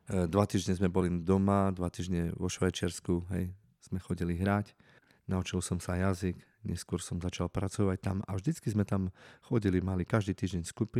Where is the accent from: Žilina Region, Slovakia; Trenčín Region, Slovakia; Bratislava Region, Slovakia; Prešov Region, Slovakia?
Prešov Region, Slovakia; Sabinov; ja som nikdy v živote nikde inde nebýval. Vždycky toto bolo mesto, kde som sa narodil, tu v Sabinove.